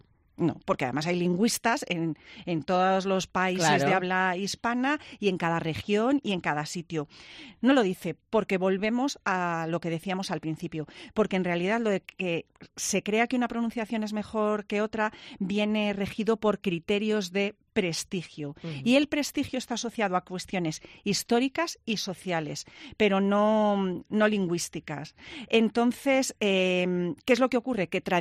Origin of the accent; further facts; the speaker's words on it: Valladolid, Castile and León, Spain; como todos los que somos de Valladolid, nos lo suelen decir mucho lo de qué bien habláis.